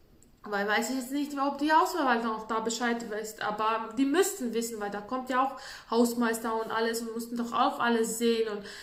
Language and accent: German; Latvia; German is a second language; now in Germany; Bei uns in Lettland, ich komme ja aus Lettland